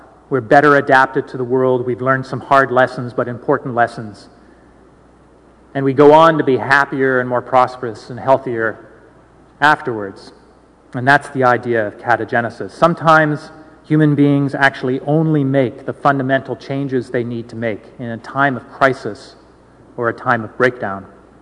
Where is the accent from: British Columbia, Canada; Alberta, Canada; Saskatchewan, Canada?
British Columbia, Canada; Victoria; I grew up in Victoria, a West Coast boy